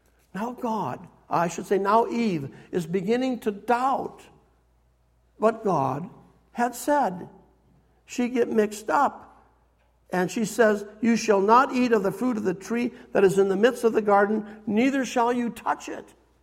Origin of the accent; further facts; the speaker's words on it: North Branch, Minnesota, United States; when I was growing up in North Branch, Minnesota, back in the dark ages, kids, we didn't even have a key to the front door of our house.